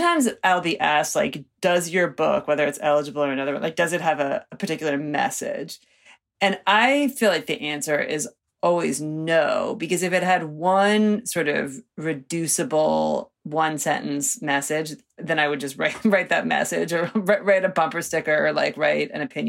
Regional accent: Cincinnati, Ohio, United States; I also will say I'm from Cincinnati, Ohio.

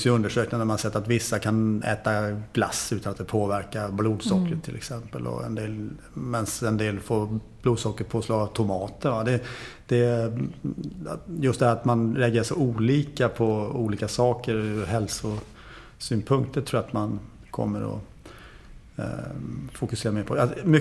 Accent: Sweden; Så att det är en annan, det är ju en inställning som kan göra att man själv som svensk blir lite frustrerad ibland då

